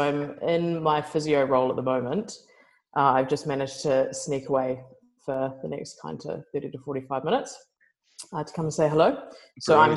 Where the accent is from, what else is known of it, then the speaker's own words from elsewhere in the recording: Reefton, West Coast, New Zealand; So I was born in New Zealand and grew up playing rugby.